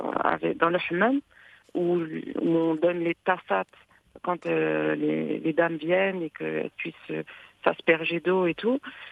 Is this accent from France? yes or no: no; Morocco; Mon village natal, avec les odeurs, les couleurs, la lumière, complètement différente de ce qu'on a ici.